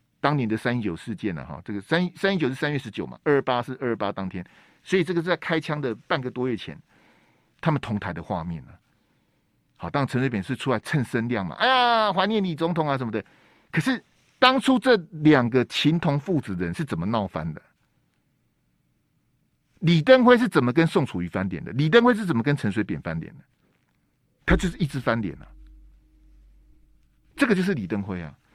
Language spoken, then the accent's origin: Chinese; Taiwan; 你们内政的问题不要拿到我们台湾这边来